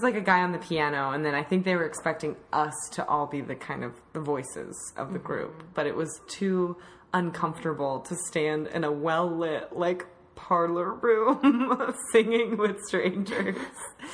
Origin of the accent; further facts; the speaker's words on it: Washington, United States; there's this like one nice hotel in my hometown, the Davenport